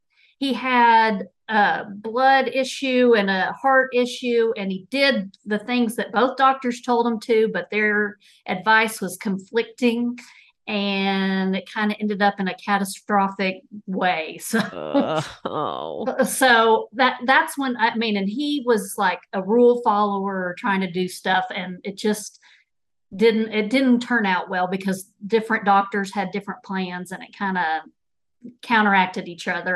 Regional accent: Texas, United States; accent: Texas; Yes, my Texas accent definitely shines through.

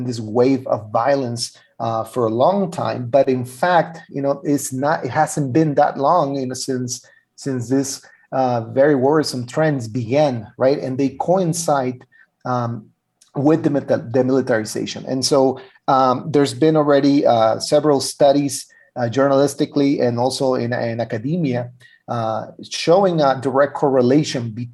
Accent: Ciudad Juarez, Chihuahua, Mexico; including my hometown of Ciudad Juarez, right at the US-Mexico border.

